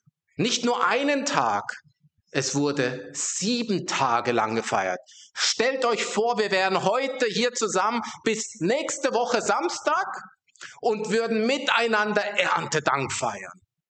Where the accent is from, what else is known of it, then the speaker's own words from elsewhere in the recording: Rhineland-Palatinate, Germany; Ich weiß noch als Kind in der Gemeinde, wo ich aufgewachsen bin, das war in einer Region, wo viel Trauben angebaut wurde, Weinanbau, deutsche Weinstraße.